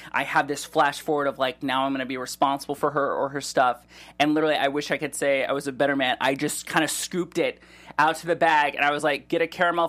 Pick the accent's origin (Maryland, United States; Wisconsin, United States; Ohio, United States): Ohio, United States; Cleveland; I'm a gentleman. I grew up in Cleveland.